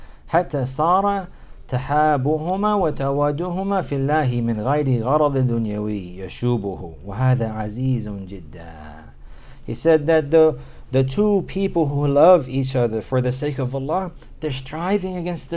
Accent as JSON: {"language": "English", "country": "United States", "tie": "born or raised there", "said": "I'm an American, right? So I grew up in America in disbelief."}